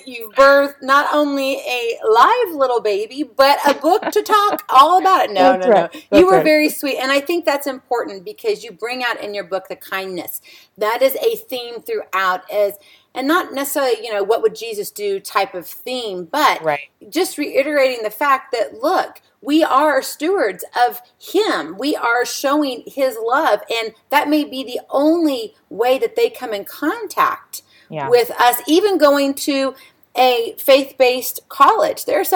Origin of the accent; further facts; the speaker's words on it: Hawaii, United States; I'm originally from Hawaii, so I came back to the mainland.